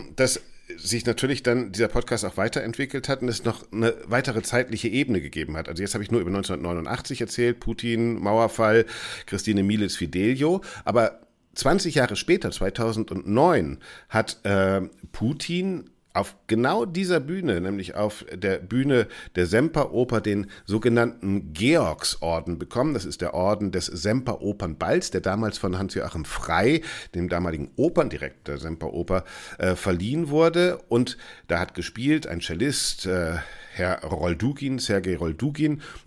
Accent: West Germany, Germany; also für mich als Wessi

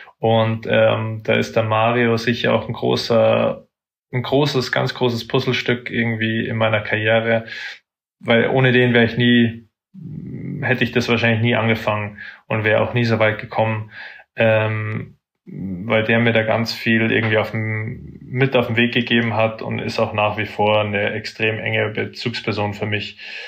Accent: Munich, Bavaria, Germany; Ich bin aus München, bin München City aufgewachsen, also in Schwabing.

